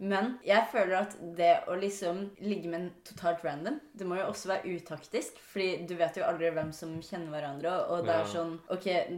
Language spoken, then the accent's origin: Norwegian; Bærum, Akershus, Norway; Jeg er fra Bærum, da.